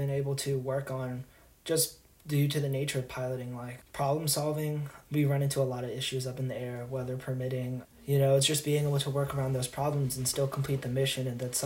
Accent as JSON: {"language": "English", "region": "Virginia", "country": "United States", "tie": "born or raised there", "said": "that's really Southwest Virginia. Just being able to go out there and explore different places of my home state has been really cool."}